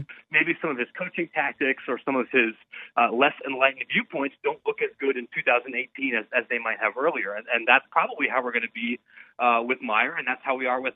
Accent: Ohio, United States; now in Chicago, United States; I grew up in Licking County, but I'm in Chicago.

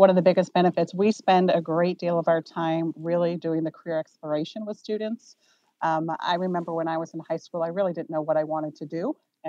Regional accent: Rutland, Vermont, United States; I grew up right here in Rutland.

